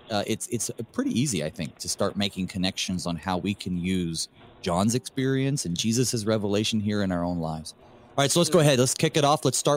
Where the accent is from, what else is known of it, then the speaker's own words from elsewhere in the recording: Deep South, United States; I've moved around too, so that helps me get a little bit more of a perspective growing up in the Deep South.